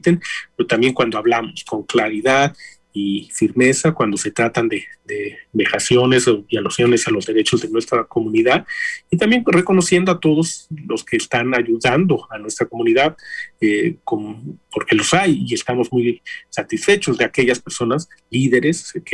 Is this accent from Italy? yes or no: no; Mexico; como comunidad mexicana o hispana, somos muy dados a pelearnos, a chismes, a rencillas